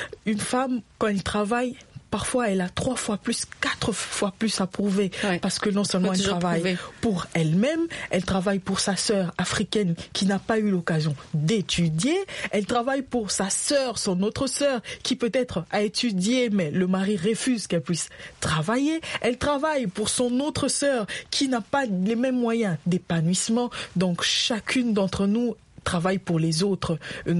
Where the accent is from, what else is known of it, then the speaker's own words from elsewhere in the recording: DR Congo; nous avons grandi au Congo.